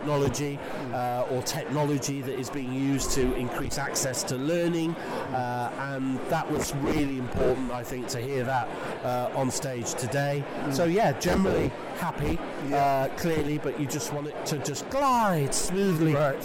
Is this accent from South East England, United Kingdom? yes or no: yes; Brighton, South East England, United Kingdom; host the event here at Brighton College, in my hometown of Brighton, which is fantastic.